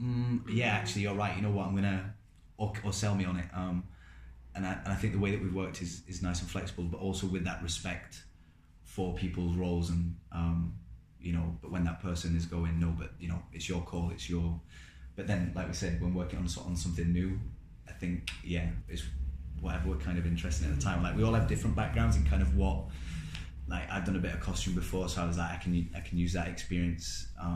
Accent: Rotherham, Yorkshire and the Humber, United Kingdom; Like I come from Rotherham, and very much not a theatre background, like, very working class

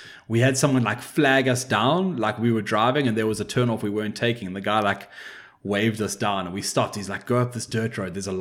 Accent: Eastern Cape, South Africa; So, where I grew up in the Eastern Cape, sort of at the... Quite south in South Africa, on the south coast or, like, southeast coast

